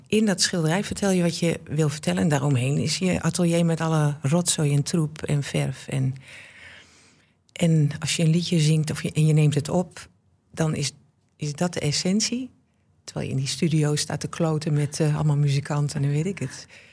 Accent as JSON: {"language": "Dutch", "town": "Almelo", "region": "Overijssel", "country": "Netherlands", "tie": "born or raised there", "also_born_or_lived": "Groningen"}